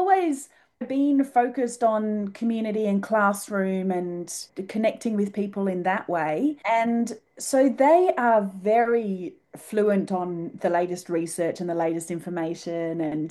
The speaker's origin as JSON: {"language": "English", "region": "England", "country": "United Kingdom", "said": "And that, being English as well, we have a penchant towards bathing, but we like a bath"}